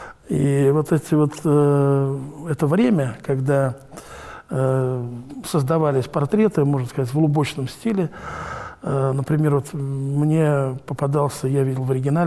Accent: Gus-Khrustalny, Vladimir Oblast, Russia; Сам я родом из Гуся Хрустального, поэтому у меня с детства такая легенда

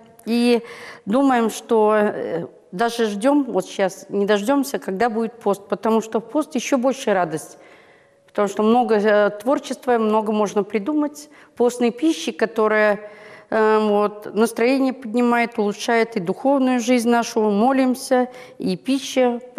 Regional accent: Ural, Russia; Да, я чистая с Урала.

